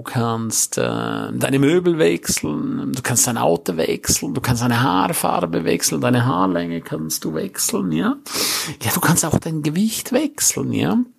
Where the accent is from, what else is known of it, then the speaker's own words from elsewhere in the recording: St. Moritz, Graubünden, Switzerland; weil St. Moritz wunderschön ist. Das ist nicht nur meine Heimat